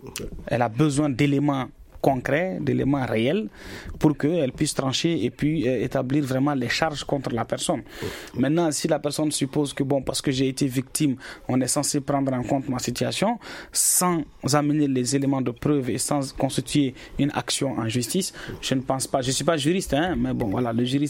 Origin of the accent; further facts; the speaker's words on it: Gao, Mali; Je suis de Gao, même si je n'étais pas à Gao pendant l'occupation du Mujao.